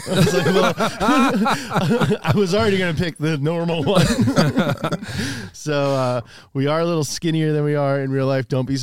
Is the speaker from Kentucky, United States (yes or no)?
yes; Kentucky, United States; now in California, United States; I'm from Kentucky, and like, I'm like doing pretty well.